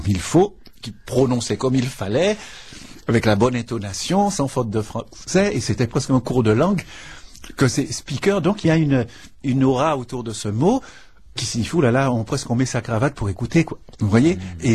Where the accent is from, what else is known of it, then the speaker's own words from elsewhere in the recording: Saint-Claude, Guadeloupe; born there; Moi, je suis né à la Soufrière. Hein. L'hôpital où je suis né, il était sur le flanc du volcan à Saint-Claude.